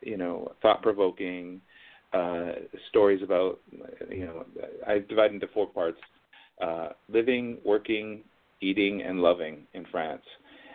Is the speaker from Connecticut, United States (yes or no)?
yes; Connecticut, United States; moved away as an adult; Yes, I'm originally from Connecticut, the East Coast. I went to the University of Connecticut